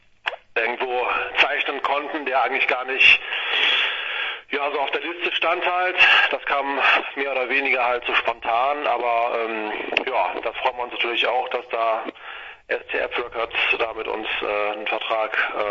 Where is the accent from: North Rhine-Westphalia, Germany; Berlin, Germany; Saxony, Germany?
North Rhine-Westphalia, Germany; wir kommen ja aus dem Bergischen und haben uns ja quasi in Linde gegründet